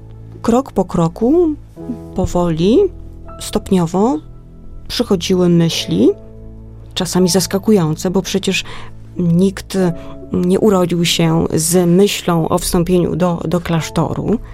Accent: Baltic coast, Poland; Podczas różnych spotkań w duszpasterstwie, skąd pochodzę, z Wybrzeża

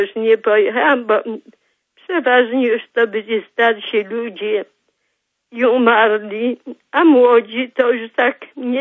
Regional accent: Vilnius, Vilnius County, Lithuania; now in Poland; Jestem Wilnianką. Bardzo dużo przeszliśmy w tym Wilnie, bo ja mam już 85 rok.

